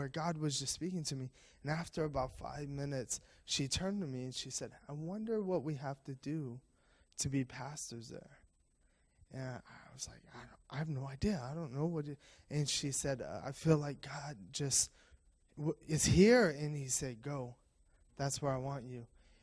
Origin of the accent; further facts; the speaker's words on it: Louisiana, United States; Well, I'm from Louisiana. My wife is from Mountain Home, Arkansas. … It's French. Yeah, I'm a Cajun.